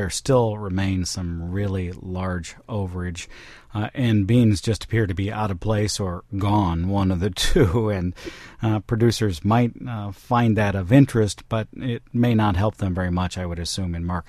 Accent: Mahomet, Illinois, United States; Tonight, I will be right here in Champaign County in Mahomet. That's my hometown

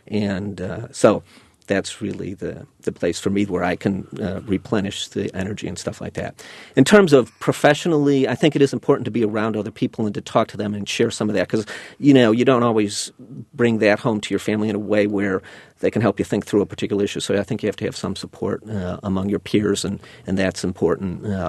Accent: Chicago, Illinois, United States; from the south side of Chicago, so we had a lot of politics around us all the time.

